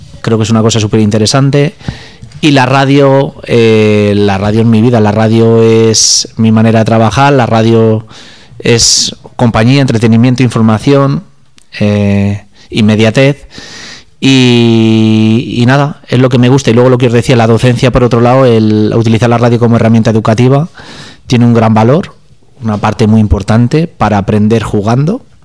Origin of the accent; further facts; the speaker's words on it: Segovia, Castile and León, Spain; now in Madrid, Spain; Pues vivo actualmente en Madrid, aunque soy de Segovia, exactamente del barrio de San Lorenzo.